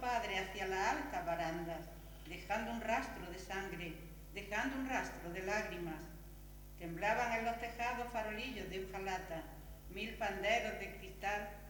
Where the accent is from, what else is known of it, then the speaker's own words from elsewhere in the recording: Andalusia, Spain; la copla, que es una cosa muy nuestra y como andaluces, pues nos gusta.